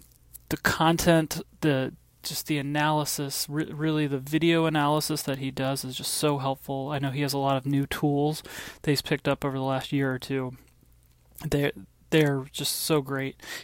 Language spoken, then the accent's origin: English; United States; Of course, I'm an American